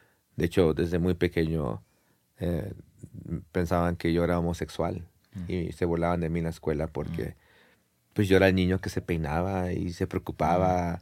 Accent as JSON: {"language": "Spanish", "town": "San Diego", "region": "California", "country": "United States", "tie": "born or raised there", "said": "Soy originario de San Diego, California, ¿no?"}